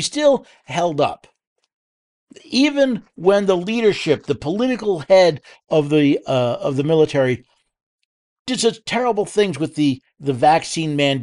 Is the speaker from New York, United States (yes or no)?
yes; New York City, New York, United States; born there; Now, I was born in New York City. I lived in upstate New York.